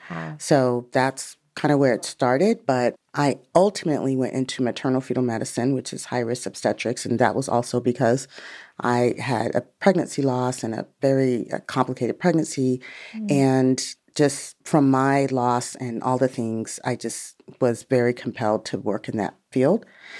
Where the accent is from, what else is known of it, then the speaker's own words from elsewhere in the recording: Los Angeles, California, United States; I was born in Los Angeles. No. But I grew up in Los Angeles, went away to school